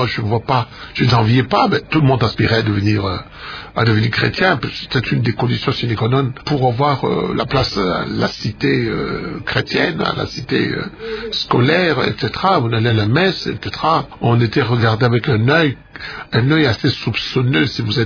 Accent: Kasaï-Oriental, DR Congo; je ne suis pas du Kasaï occidental, je suis du Kasaï oriental, mais je suis du Kasaï, et encore mieux, je suis congolais.

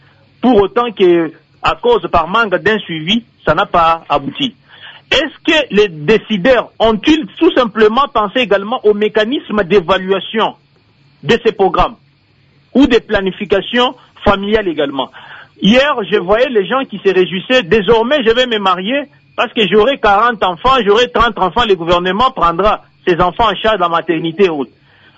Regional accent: Ngwadi, Kasaï-Oriental, DR Congo; Entre chez moi, au Kassai Oriental à Tshilenge, précisément à Ngwadi, dans mon village natal, et Kinshasa

